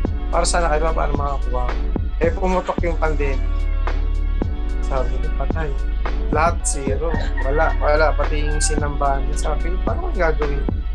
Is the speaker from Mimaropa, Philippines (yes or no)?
no; Caloocan, Metro Manila, Philippines; From Caloocan po ako sa Bagong City. Siyempre, may trabaho po. 29 years old na rin.